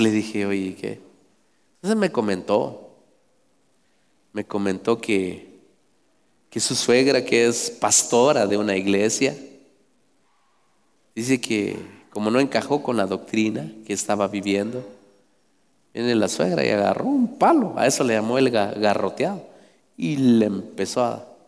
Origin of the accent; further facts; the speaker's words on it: Guatemala; Y yo ahí les hablo a los demás que como guatemaltecos debemos de reclamar por nuestros derechos.